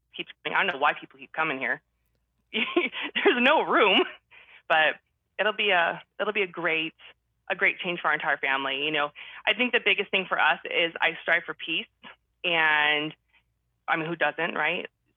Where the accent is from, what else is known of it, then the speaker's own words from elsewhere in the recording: Idaho, United States; you've done a really great job setting up shop in Idaho, you know, and this is my hometown. This is everything.